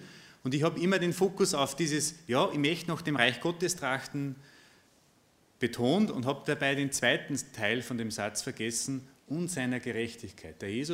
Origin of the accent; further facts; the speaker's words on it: Austria; born there; ich bin geboren als Österreicher